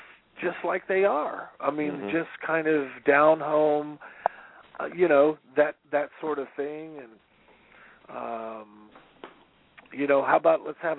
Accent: Florida, United States; and I was raised in Florida, so it wasn't that different.

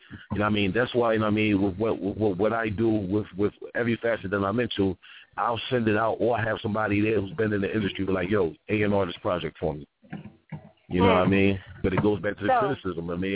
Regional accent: Philadelphia, Pennsylvania, United States; I'm originally from Philly. I'm back in Philly as we speak.

